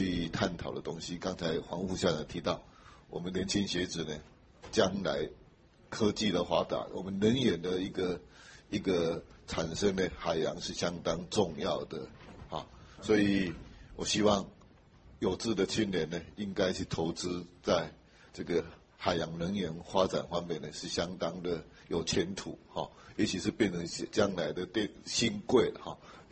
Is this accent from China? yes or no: no; Taiwan; 开始用我们台湾话卡修